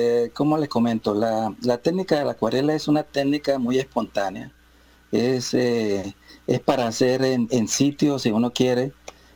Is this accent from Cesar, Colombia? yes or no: yes; Valledupar, Cesar, Colombia; now in Bucaramanga, Colombia; Yo soy, pues, ¿cómo se dice? Hijo adoptivo acá de Bucaramanga, pero yo soy de Valledupar Cesar.